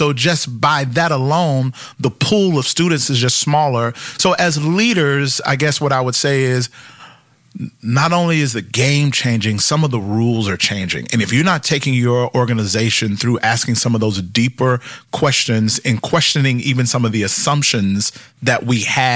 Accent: the South, United States; born or raised there; now in California, United States

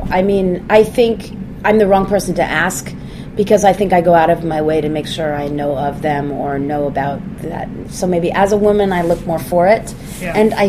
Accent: New York, United States; Yeah, I'm a New Yorker.

